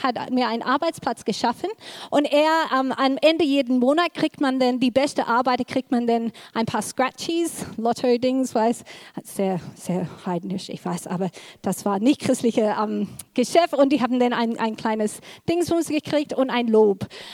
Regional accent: Australia; German is a second language; Für die, die uns kennen, ich bin in Australien aufgewachsen.

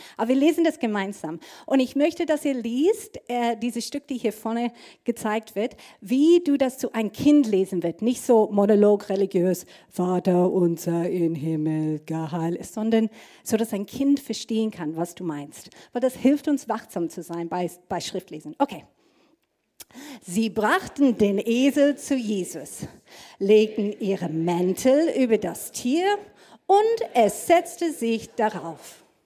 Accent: Australia; German is a second language; Wenn ich mein Heimatland Australien anschaue

